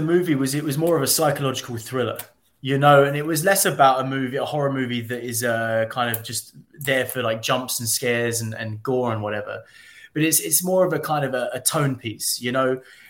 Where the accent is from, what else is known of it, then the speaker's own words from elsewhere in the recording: United Kingdom; Yeah, I'm British.